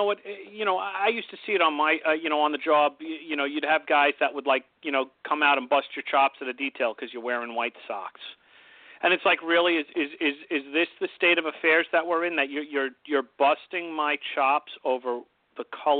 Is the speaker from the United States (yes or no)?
yes; New York, United States; But this is my hometown, so I know I won't, and I'll lead the charge.